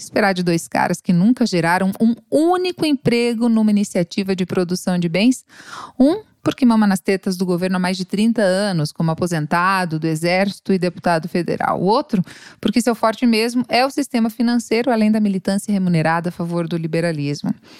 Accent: São Francisco do Sul, Santa Catarina, Brazil; also born or lived in Florianópolis; Aos 12 anos, eu saí de São Francisco do Sul e fui morar em Florianópolis.

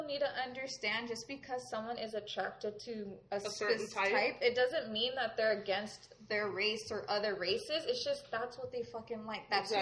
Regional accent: Arizona, United States; also born or lived in Detroit; Like, just because I grew up here in Arizona, yeah, I'm from Detroit, but I grew up in Arizona. I have a certain accent. I don't have a back Midwestern accent.

